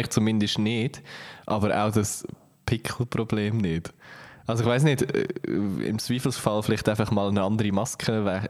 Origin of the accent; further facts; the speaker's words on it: Switzerland; eine weitere sehr wichtige Frage, die uns als Schweizer einfach ja, das Leben lang begleitet